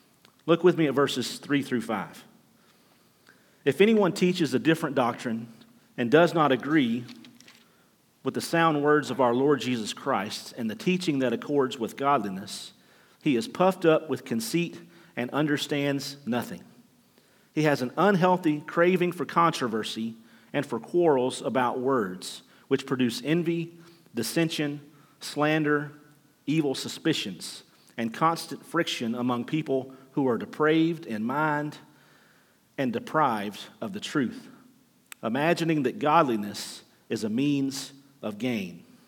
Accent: Alabama, United States; moved away; We're originally from Alabama, in case the accent didn't give it away. We've been gone for 20 years, but I haven't been able to shake that yet.

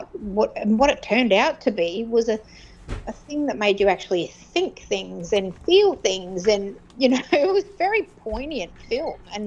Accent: Australia; as an Australian who's not privy to certain things, I wouldn't know that.

